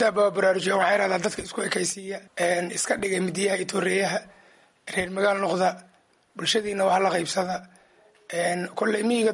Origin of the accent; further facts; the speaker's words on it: Mogadishu, Banaadir, Somalia; born there; now in Las Anod, Somalia; anigu waxaan ahay nin reer Lascaanood hadda ah, laakiin marka hore xamar ku dhashay oo reer magaal ah